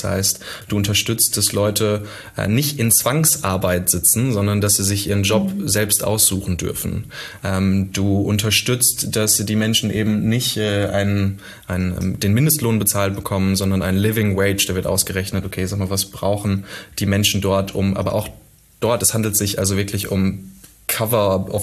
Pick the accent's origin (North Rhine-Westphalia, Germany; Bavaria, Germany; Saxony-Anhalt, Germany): North Rhine-Westphalia, Germany; Witten; also born or lived in Cologne; habe es jetzt persönlich in 30 Jahren auch nie so richtig weit aus dem Ruhrgebiet weggeschafft. Ich habe mal für anderthalb Jahre in Köln gewohnt. Ansonsten ist Witten tatsächlich meine Heimat und ich kann mir überhaupt nicht vorstellen, in Berlin zu wohnen.